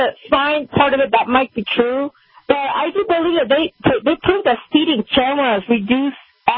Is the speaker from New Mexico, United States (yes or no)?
yes; New Mexico, United States; and I'm from New Mexico, so I'm glad other people think that I'm very interesting.